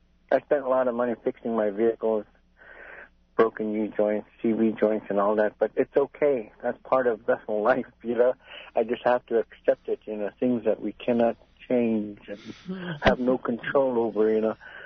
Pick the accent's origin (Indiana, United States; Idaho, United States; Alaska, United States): Alaska, United States; Bethel; Bethel is my hometown, and I claim it.